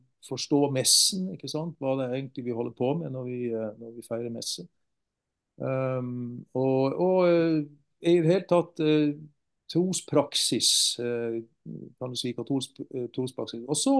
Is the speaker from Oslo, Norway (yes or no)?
no; Kristiansand, Agder, Norway; also born or lived in Trondheim; now in Bergen, Norway; Så jeg er født i Trondheim, oppvokst i Kristiansand og bor i Bergen.